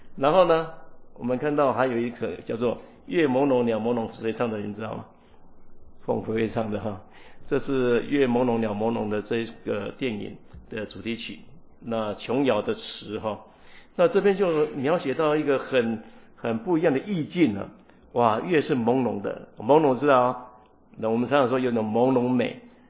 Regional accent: Taiwan; moved away; 我是台湾人啊，我跟我他妈妈在视讯的时候，那我就想到，哎呀，妈妈。因为我来这边也是住了很久，28年了

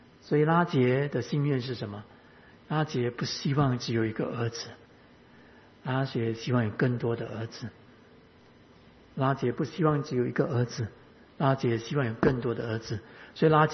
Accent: Fujian, China; 我们福建话讲新郎很简单

